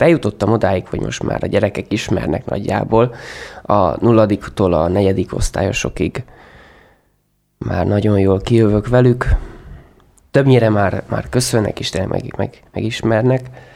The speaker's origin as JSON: {"language": "Hungarian", "region": "Partium", "country": "Romania", "said": "nálunk Párciumban ezt máshogy mondják"}